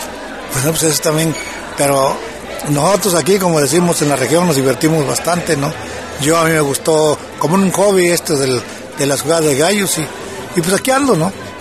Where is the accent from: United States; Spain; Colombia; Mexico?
Mexico; Tuxpan; pues yo me regreso a mi tierra a trabajar, y me vine para acá y aquí estamos, ¿no? Trabajando. Sabemos, ¿verdad?, que francamente a esta región de Tuxpan es una región gallera